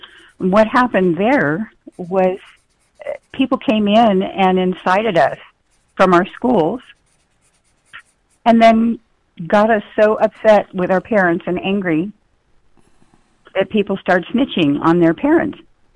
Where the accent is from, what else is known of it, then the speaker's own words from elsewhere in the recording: Grass Valley, California, United States; Well, we've been having some demonstrations up here in Grass Valley, California. We're from Nevada County.